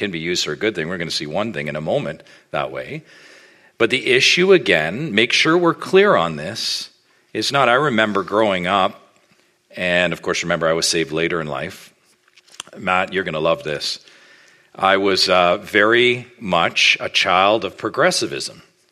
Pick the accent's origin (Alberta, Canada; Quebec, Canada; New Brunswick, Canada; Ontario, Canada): Ontario, Canada; Oshawa; of course I grew up in Oshawa